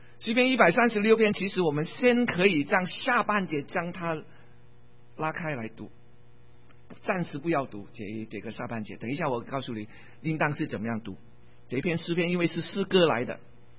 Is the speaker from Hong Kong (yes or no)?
yes; Hong Kong; Chinese is a second language; 在香港，如果你从香港来了，你知道我从香港来了，你听我的国语就知道了哈。